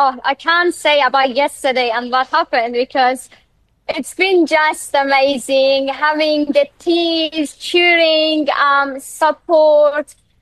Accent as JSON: {"language": "English", "region": "Herat", "country": "Afghanistan", "second_language": "English", "moved": "as an adult", "said": "I'm from Herat, which is western part of Afghanistan."}